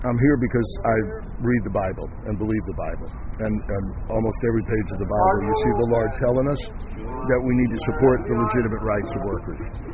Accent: United States; And I'm here, darn it, because I'm an American.

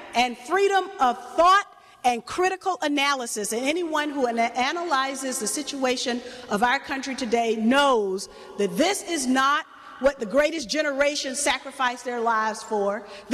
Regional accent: the South, United States; well, I'm from the South, you know, it should have started in the South.

